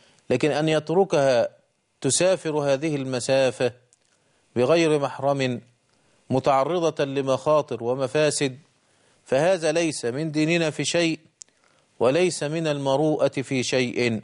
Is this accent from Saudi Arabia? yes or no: no; Egypt; عندنا في مصر